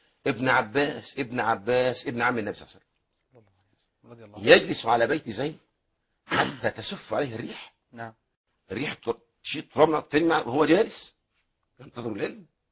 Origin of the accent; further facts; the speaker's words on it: Egypt; عندنا في الريف المصري